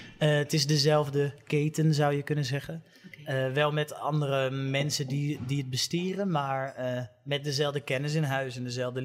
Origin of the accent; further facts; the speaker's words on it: Katwijk, South Holland, Netherlands; moved away as an adult; also born or lived in Haarlem / Maastricht / Amsterdam; Het is geen oorspronkelijk Katwijkse familie waar ik uitkom. Ik ben de enige echte Katteker in het gezin. Maar wel mijn hele leven tot mijn 18e in Katwijk gewoond.